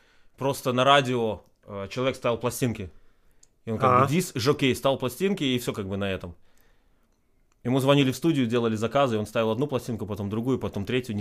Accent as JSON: {"language": "Russian", "region": "Minsk", "country": "Belarus", "said": "Я из Беларуси."}